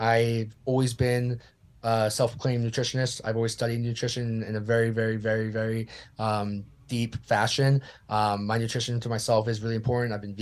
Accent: California, United States; We grew up in Cali, so I was always scared of the water.

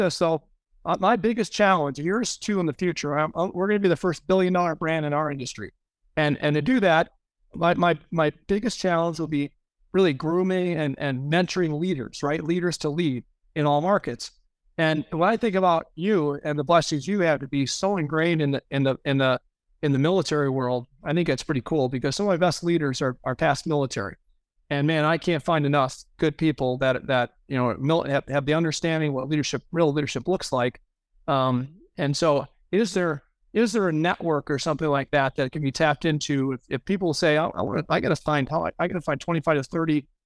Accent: Illinois, United States; And that's the attitude we have in my home state of Illinois today.

